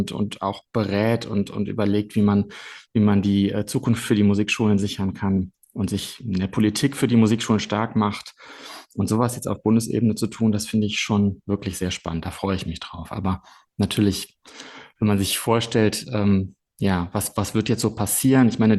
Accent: Wuppertal, North Rhine-Westphalia, Germany; ich bin irgendwie tatsächlich in meiner Heimatstadt geblieben. Vielleicht ist das ganz interessant zu wissen. Ich bin so in Wuppertal geboren, ich bin dort aufgewachsen. Ich habe in Köln und Wuppertal studiert

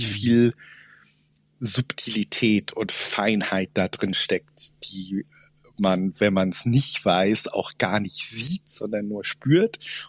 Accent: Zug, Switzerland; Auch in meiner Heimatstadt, in Zug ist das in der Schweiz

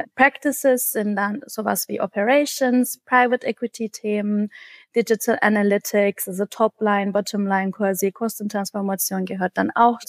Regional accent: Istanbul, Turkey; moved away as an adult; now in Germany; Also ich komme ursprünglich aus Istanbul und ich bin quasi für mein Studium an der TU München, ich habe Bachelor und Master im Maschinenbau gemacht, umgezogen 2013

